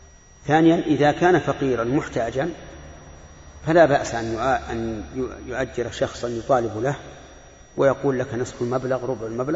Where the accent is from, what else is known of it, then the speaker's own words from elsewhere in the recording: Saudi Arabia; فمثل هنا عندنا في المملكة العربية السعودية أنه يجب على المرأة أن تغطي وجهها